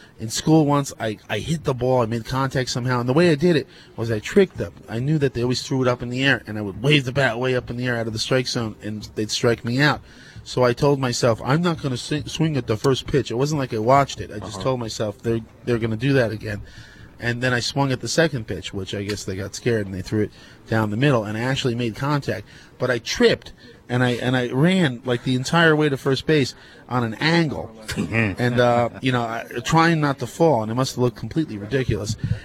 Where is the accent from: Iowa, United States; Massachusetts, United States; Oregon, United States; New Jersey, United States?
New Jersey, United States; Kearney; also born or lived in Newark; Kearney. I was born in Newark and lived in Kearney most all of my life.